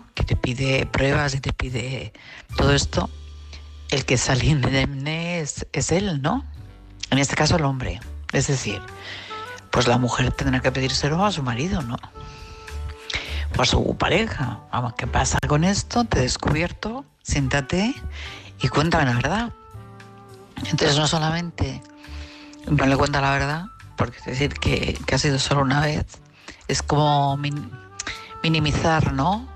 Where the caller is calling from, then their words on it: Madrid, Community of Madrid, Spain; de Madrid.